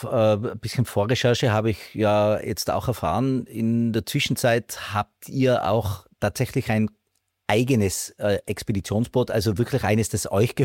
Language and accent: German; Tyrol, Austria; da kommt ja schnell ein Batzen Geld, wie man bei uns in Tirol sagt, zusammen.